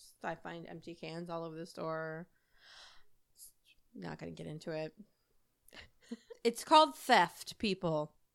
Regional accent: Indiana, United States; Unfortunately, he was born in my home state of Indiana.

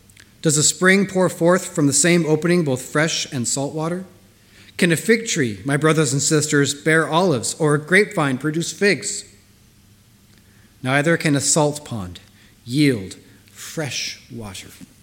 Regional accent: United States; And as an American, I had no idea what that meant. So I had to convert over to ounces

